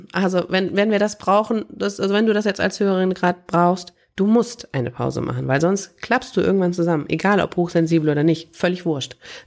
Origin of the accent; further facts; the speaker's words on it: East Germany, Germany; Ich bin in der DDR groß geworden, beziehungsweise meine Eltern. Also ich war noch zu jung, um das zu verstehen. Also dann ist die Mauer schon gefallen